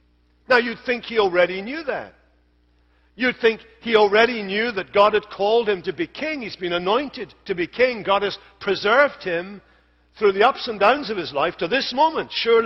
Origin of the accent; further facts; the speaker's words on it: Scotland, United Kingdom; I come from Scotland.